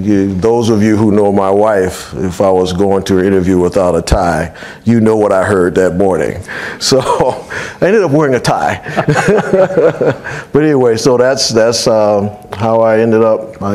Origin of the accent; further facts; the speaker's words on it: Cleveland, Ohio, United States; The fact that I am from Ohio and Cleveland, and I was hopeful when I came here that this would be my last job and I would end my career in the state that I love.